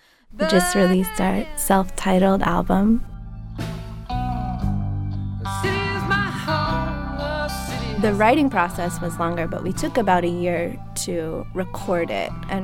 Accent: West Virginia, United States; I grew up classically trained, and I grew up in West Virginia playing klezmer music

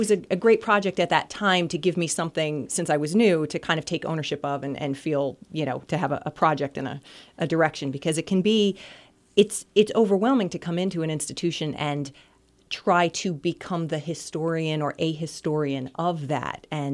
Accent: New Jersey, United States; New Jersey. Born and raised, and except for a short stint in college, I still live there.

